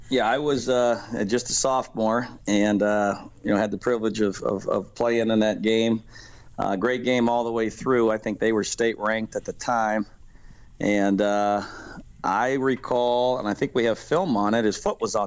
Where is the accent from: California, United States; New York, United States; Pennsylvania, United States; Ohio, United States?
Ohio, United States; Strongsville; You know, back at that time, Strongsville was, I had a lot of great basketball. And, you know, growing up, watching, coming to the games